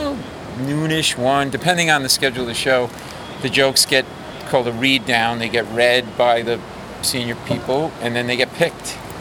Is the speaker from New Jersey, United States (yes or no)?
no; Providence, Rhode Island, United States; You know, I grew up in New England, in Providence. I'm a Red Sox, Celtics, Patriots, Bruins fan.